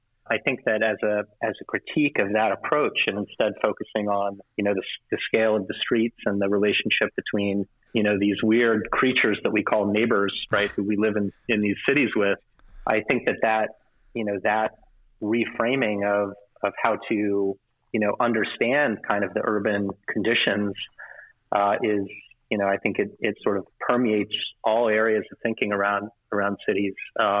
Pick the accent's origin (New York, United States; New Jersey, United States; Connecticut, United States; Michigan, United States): New York, United States; New York City; I was born in New York City and grew up there in the 80s.